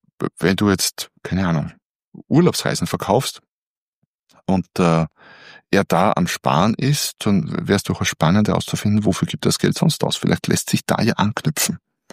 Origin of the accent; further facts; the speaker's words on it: Austria; Wobei ich jetzt als Österreicher die Hartz-IV-Konditionen nicht so genau kenne